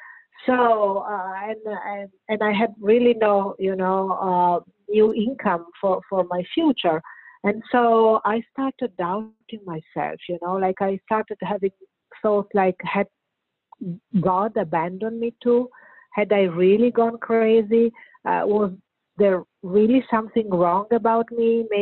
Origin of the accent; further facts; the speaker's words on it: Bologna, Emilia-Romagna, Italy; And I remember it was Christmas Eve in my hometown, Bologna.